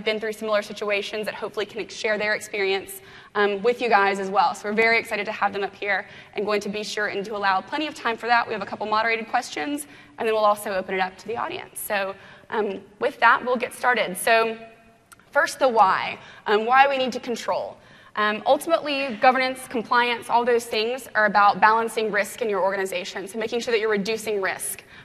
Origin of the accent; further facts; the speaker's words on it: Mississippi, United States; also born or lived in New York; So I'm originally from Mississippi. After that, I went to engineering school, actually, in Manhattan at Cooper Union there, so I was able to hang out in New York for about 9 years